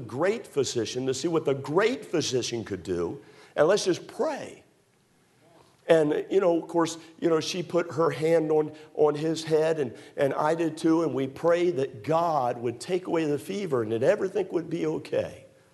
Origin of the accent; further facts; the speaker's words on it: Maryland, United States; I was raised in Maryland. She was raised in Florida. That's about a 26-hour drive or so.